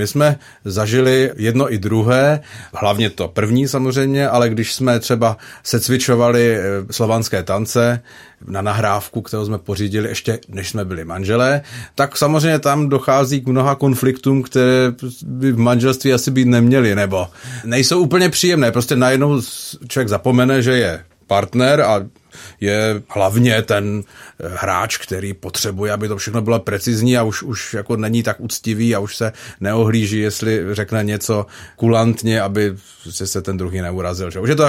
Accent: Frenštát pod Radhoštěm, Moravian-Silesian Region, Czechia; born there; jsem se narodil ve Frenštátě pod Rhoštěm a to je vzdušnou čarou asi 8 kilometrů od Hukwald.

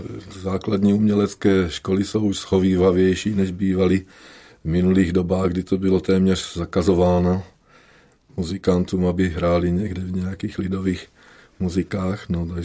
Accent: Tvrdonice, South Moravian Region, Czechia; já jsem rodilý Tvrdončan.

